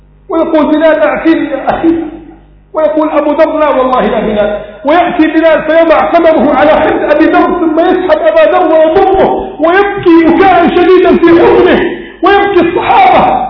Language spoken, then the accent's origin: Arabic; Egypt; بلدنا مصر